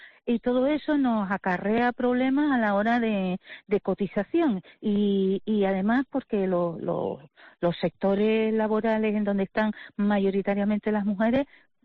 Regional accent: Canary Islands, Spain; somos parte del carnaval porque somos también canarias que vivimos aquí

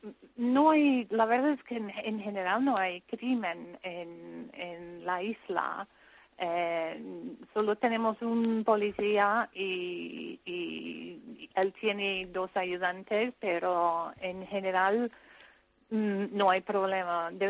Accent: Scotland, United Kingdom; Spanish is a second language; now in Tristan da Cunha; No. Yo soy escocesa.

